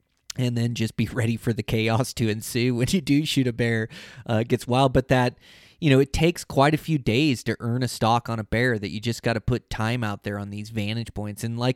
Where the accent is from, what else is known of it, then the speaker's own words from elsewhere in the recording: Montana, United States; In my home state of Montana, I love traveling to Idaho.